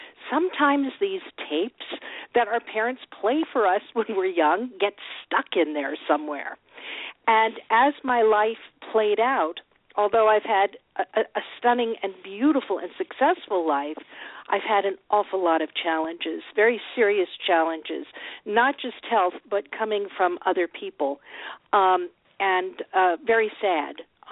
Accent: Dallas, Texas, United States; I'm an only child, and I was raised down south in Dallas.

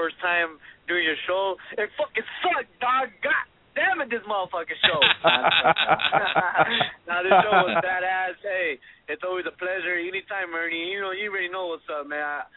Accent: Garden City, Kansas, United States; Not only because I'm from Garden City, Kansas right now, from the 620 to the 805, we love you guys.

